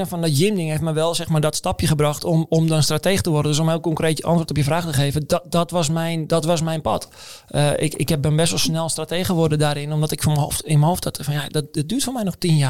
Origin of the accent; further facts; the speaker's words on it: Zaandam, North Holland, Netherlands; Maar ja, ik ben een jongen uit Zaandam.